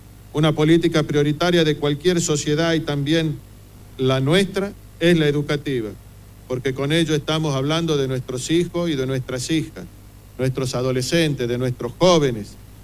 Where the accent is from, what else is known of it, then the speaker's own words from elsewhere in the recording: Tucumán, Argentina; nos alegra y enorgullece como tucumano